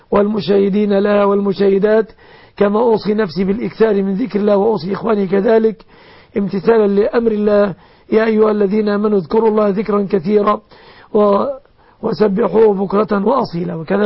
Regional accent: Egypt

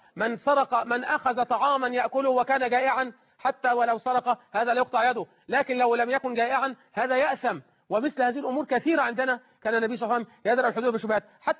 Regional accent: Egypt; بلدنا مصر

